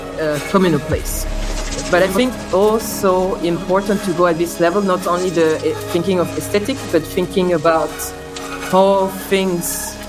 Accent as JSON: {"language": "English", "country": "France", "first_language": "French", "second_language": "English", "said": "I come from France originally, but we're doing this interview in English now. But I'm a French native speaker."}